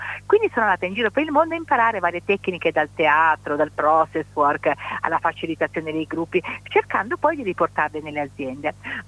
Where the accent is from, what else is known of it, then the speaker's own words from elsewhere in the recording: Liguria, Italy; E quindi bisognava trovare il modo per creare una comunità di persone che includesse i turisti che di solito tornavano poi da noi nel mio paese in Liguria tutti gli anni.